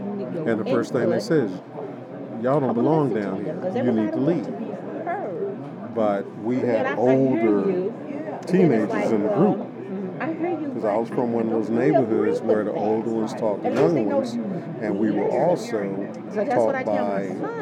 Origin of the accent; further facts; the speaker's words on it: Virginia, United States; I grew up in Southwest Virginia, small town that went through an economic boom, and then it crashed in the 80s and 90s.